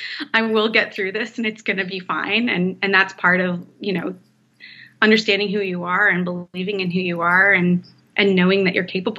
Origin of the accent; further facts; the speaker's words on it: Canada; I'm from Canada, so I use cross-country skiing as a metaphor.